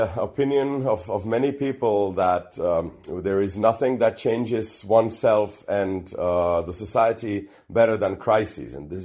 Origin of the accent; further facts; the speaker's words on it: Czechia; I've always been optimist, but then again, I grew up in Czech Republic where everybody's a pessimist